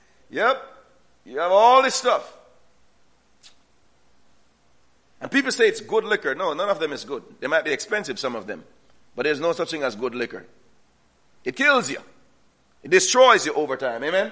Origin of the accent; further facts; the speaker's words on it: Jamaica; I grew up in Jamaica. And when I lived with an older sister, I was less than a mile from the sea.